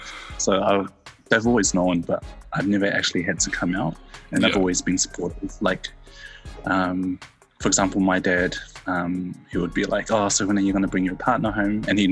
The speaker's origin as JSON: {"language": "English", "town": "South Auckland", "region": "Auckland", "country": "New Zealand", "tie": "born or raised there", "also_born_or_lived": "Brisbane / Sydney", "said": "Born and raised in South Auckland, then moved over with my parents to Brisbane, and then I kind of wanted to flee the pack, so I kind of moved over to Sydney by myself"}